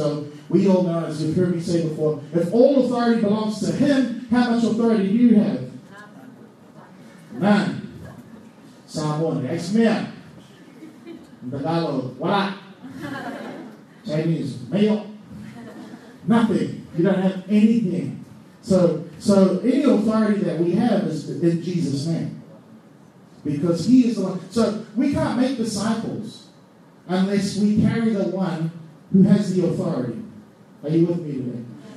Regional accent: Auckland, New Zealand; I grew up in Auckland, and I was always around Polynesian people, Pacific Island people

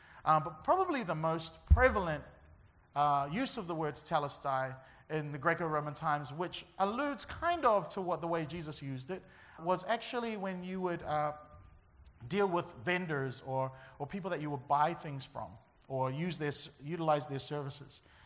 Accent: Auckland, New Zealand; where I grew up in Auckland. I went to the University of Auckland, the finest university in the Southern Hemisphere.

